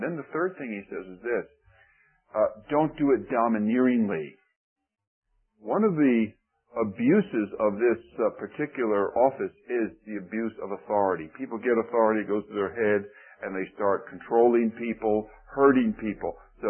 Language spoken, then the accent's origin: English; Newark, New Jersey, United States; I was raised in Newark, New Jersey. Pray for me. Wasn't my fault.